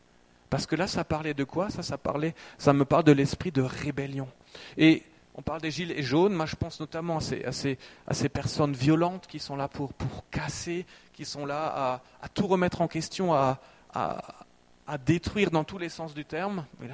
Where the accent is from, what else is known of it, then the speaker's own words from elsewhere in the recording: France; moi, je suis originaire de la Brême d'Or, c'est un tout petit village minuscule qui se trouve à quelques mètres de la frontière franco-allemande.